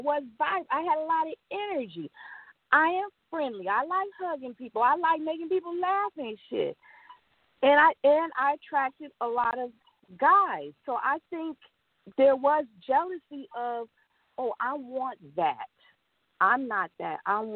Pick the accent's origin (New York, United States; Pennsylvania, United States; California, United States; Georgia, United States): California, United States; San Francisco; We're from San Francisco and not Oakland.